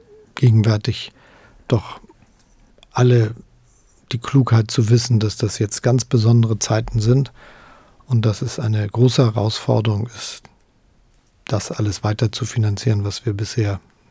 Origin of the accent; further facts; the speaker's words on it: Germany; Und dafür müssen wir als Deutsche mittendrin in der EU auch Sorge tragen.